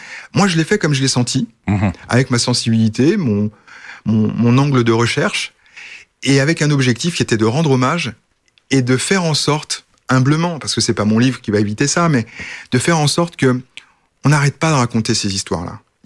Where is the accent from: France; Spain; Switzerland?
France; Moi, je suis né en France, j'ai 53 ans, j'ai fait toute ma scolarité en France, mais